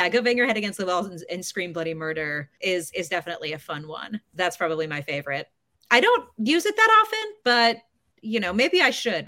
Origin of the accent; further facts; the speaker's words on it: Los Angeles, California, United States; It's funny because I grew up in Los Angeles, and I remember I heard my mom on the phone once say like, ay, ay, ay.